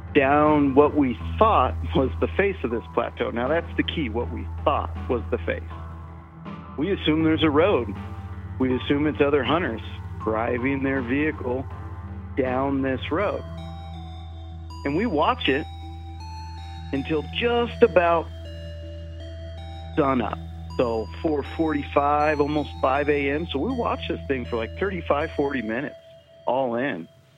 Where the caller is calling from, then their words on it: Wyoming, United States; from Wyoming.